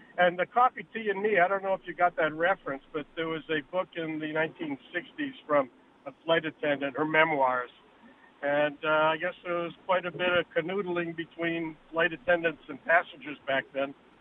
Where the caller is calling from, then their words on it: Kent, Washington, United States; from Kent, but I'm going to be moving.